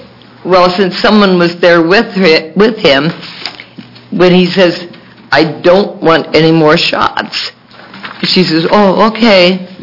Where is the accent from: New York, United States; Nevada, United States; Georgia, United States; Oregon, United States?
Oregon, United States; Milwaukie; I'm from Milwaukee, Oregon.